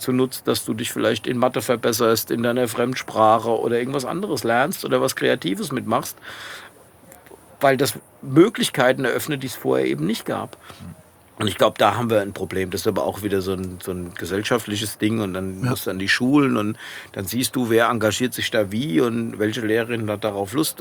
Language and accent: German; Hanau, Hesse, Germany; weil ich ihn in Hanau, in meiner Heimatstadt, mal so ganz klassisch mit Bademantel an diesem gläsernen Flügel fotografiert habe.